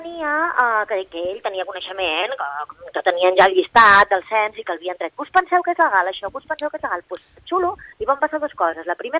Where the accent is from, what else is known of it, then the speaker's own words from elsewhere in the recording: Barcelona, Catalonia, Spain; jo sóc catalana, jo m'estimo molt la meva Barcelona, me l'estimo molt